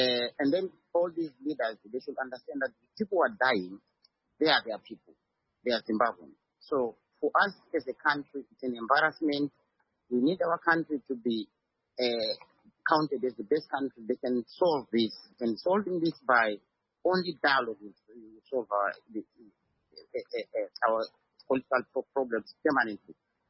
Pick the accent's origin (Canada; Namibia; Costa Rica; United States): Namibia; Say, for instance, I come from Namibia, all MPs from all parties, if they are going to have something they call a star rally, they must invite their rivals